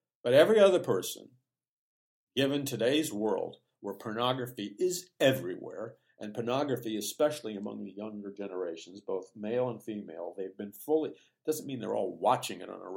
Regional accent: New York City, New York, United States; I'm not easily shocked. I grew up in New York City, okay?

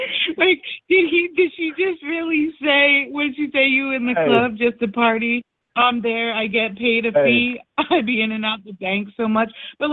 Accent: New Jersey, United States; now in Minneapolis, United States; I'm from Jersey, but I live in Minneapolis, so I'm used to music all over.

